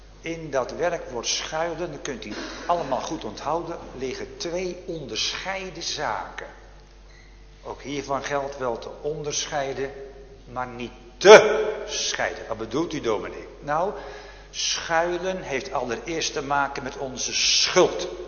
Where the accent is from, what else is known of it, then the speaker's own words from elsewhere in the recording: South Holland, Netherlands; born there; maar waar ik geboren ben. Vlak bij Rotterdam, bombardement.